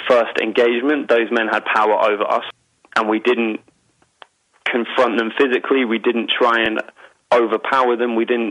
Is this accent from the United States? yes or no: no; United Kingdom; both Andreas and myself are white European looking. I'm from the United Kingdom